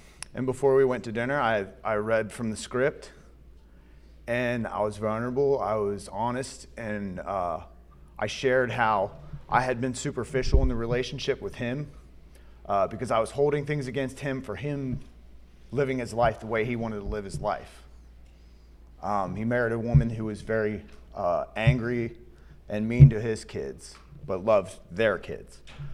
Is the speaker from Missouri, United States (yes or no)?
no; Cincinnati, Ohio, United States; I'm from Cincinnati, Ohio.